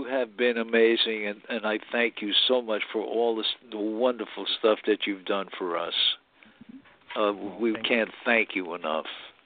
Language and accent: English; New York, United States; I'm from New York, so I fly in.